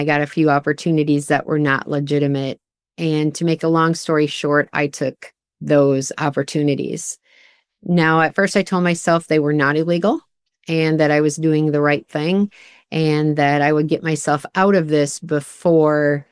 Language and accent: English; Minnesota, United States; I grew up in the Midwest. I am a proud Minnesotan, even though I live in Iowa now. I grew up in Minnesota, the southwest corner, in a tiny town of about 600 people.